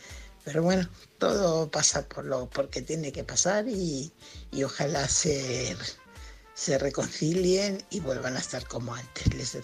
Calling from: Fuenlabrada, Community of Madrid, Spain; corresponsal de Fuenlabrada.

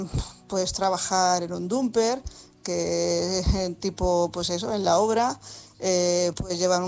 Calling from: Tarragona, Catalonia, Spain; corresponsal de Tarragona

